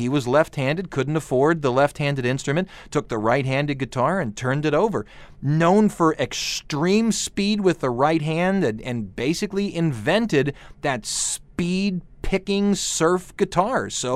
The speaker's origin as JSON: {"language": "English", "region": "Scotland", "country": "United Kingdom", "said": "I'm from Scotland. My entire family comes out of Scotland. Yeah, my father is positive that we … are direct descendants from Robert Burns."}